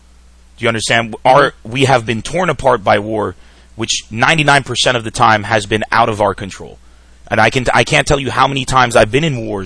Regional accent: San Diego, California, United States; born or raised there; now in Lebanon

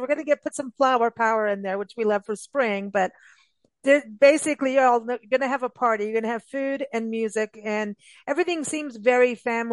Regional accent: South Africa; I remember growing up in South Africa

